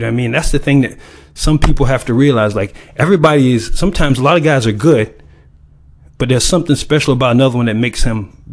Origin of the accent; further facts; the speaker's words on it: Hampton, South Carolina, United States; born there; I was born in Hampton, South Carolina in August 1969.